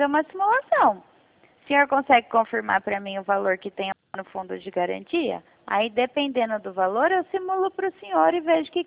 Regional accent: Mogi Guaçu, São Paulo, Brazil; Eu sou do interior de São Paulo, da cidade de Mogi Guaçu.

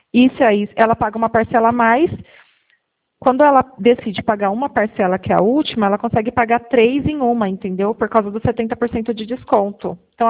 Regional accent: Pedreira, São Paulo, Brazil; eu sou de Pedreira.

